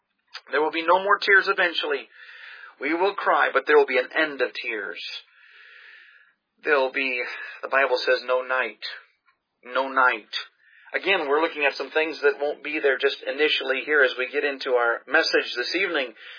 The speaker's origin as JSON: {"language": "English", "town": "Pensacola", "region": "Florida", "country": "United States", "tie": "born or raised there", "said": "Now, I grew up in Pensacola. We had hurricanes that would come through."}